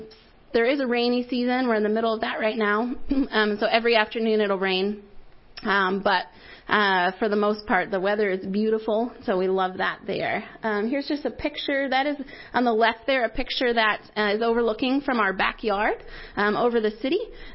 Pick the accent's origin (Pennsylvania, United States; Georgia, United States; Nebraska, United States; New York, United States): New York, United States; now in Grove City, United States; We are from Grove City. Trevor and I actually originally from New York, but went to Grove City College, raised our family here.